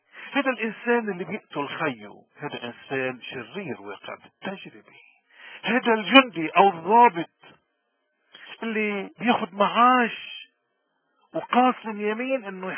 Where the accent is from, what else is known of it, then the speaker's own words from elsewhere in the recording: Lebanon; اليوم ما أحوجنا كلبنانيين وين ما كنا، وخصوصا اللي بيشتغلوا بالإعلام